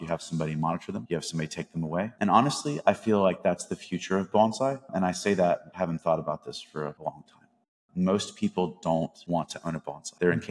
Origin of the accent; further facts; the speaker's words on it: United States; even if they don't realize it because we're American, right?